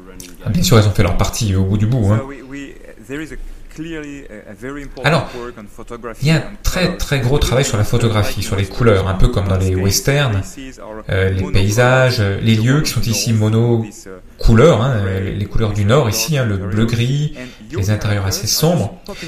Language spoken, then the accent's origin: French; Flanders, Belgium; French is a second language; je la connaissais très bien, hein, je suis flamand.